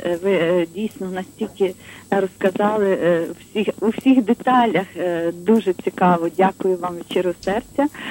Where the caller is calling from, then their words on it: Lviv, Lviv Oblast, Ukraine; Львів, вітаю вас.